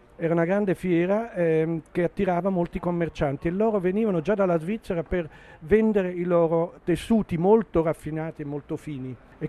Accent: Naples, Campania, Italy; born there; sono nato a Napoli da famiglia svizzera. I … sono emigrati nel Regno delle Due Sicilie nel 1829, fondarono le industrie tessili qua nel meridione. E io sono la quinta generazione

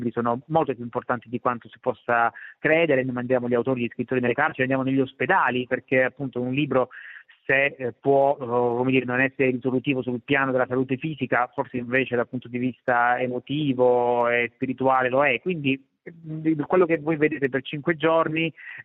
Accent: Bari, Apulia, Italy; dalle mie parti, io sono di Bari, si chiamava Il gioco della campana

